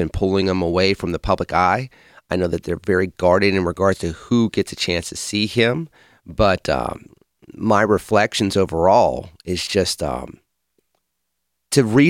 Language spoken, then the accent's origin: English; Pittsburgh, Pennsylvania, United States; before I moved back to my hometown of Pittsburgh